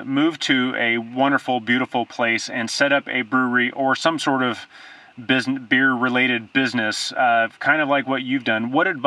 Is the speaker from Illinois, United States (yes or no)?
no; California, United States; born or raised there